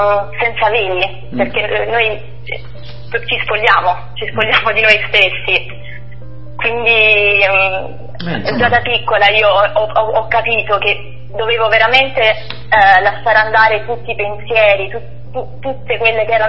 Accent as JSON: {"language": "Italian", "town": "San Michele Salentino", "region": "Apulia", "country": "Italy", "said": "Io sono pugliese, vengo da un paesino molto piccolo della provincia di Brindisi."}